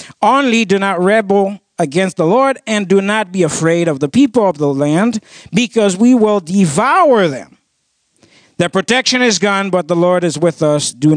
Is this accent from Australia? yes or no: no; Tricot, Haiti; In Haiti, where I grew up in Tricot, there are many challenges to overcome.